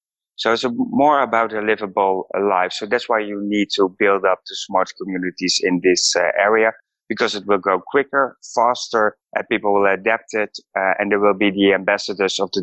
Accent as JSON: {"language": "English", "country": "Netherlands", "said": "I'm from the Netherlands. I got two offices at the automotive campus in Helmond and also in Amsterdam. And Helmond is a small city nearby Eindhoven. It's in the south of the Netherlands."}